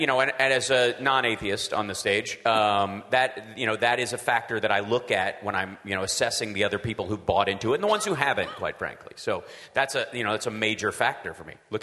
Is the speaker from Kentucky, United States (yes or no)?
yes; Peeksville, Kentucky, United States; At my church when I was growing up in Peeksville, Kentucky, we had a little white Christian church in every sense of the word.